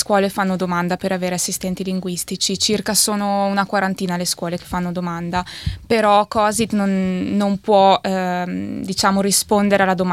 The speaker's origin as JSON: {"language": "Italian", "town": "Madonna di Campiglio", "region": "Trentino-Alto Adige", "country": "Italy", "said": "sono di Madonna di Campiglio, nel nord Italia, ho 27 anni."}